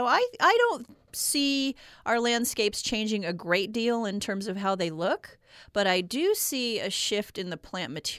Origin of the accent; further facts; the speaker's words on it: Texas, United States; I grew up in Texas, so Texas A&M would be the equivalent